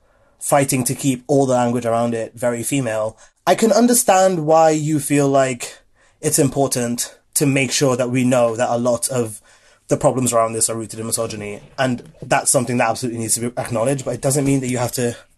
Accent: Trinidad & Tobago; I grew up in Trinidad and Tobago, and like I never heard of any of those either.

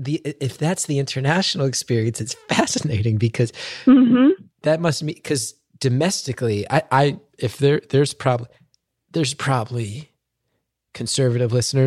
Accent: New Jersey, United States; I like being American. I love being from New Jersey, and I hate that I hate that I have to feel apologetic

